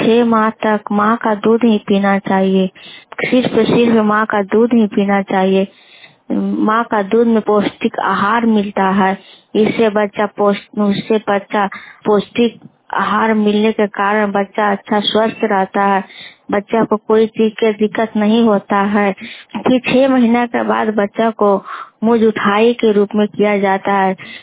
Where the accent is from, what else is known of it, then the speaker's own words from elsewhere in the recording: Bagodar, Jharkhand, India; मैं हिस्सों प्रखंड से हूँ और गांव करमचक पंचायत बगोदर।